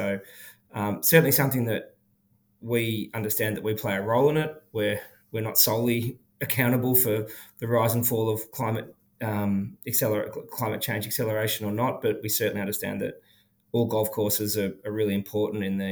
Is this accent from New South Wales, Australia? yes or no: no; Sorrento, Victoria, Australia; I grew up in Sorrento. I was born and taken home to a fibro in Sorrento in 1981.